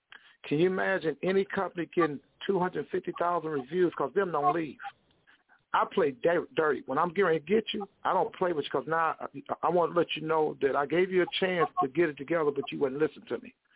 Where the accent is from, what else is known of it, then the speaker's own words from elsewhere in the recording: St. Louis, Missouri, United States; I'm from Missouri. It's called St. Louis.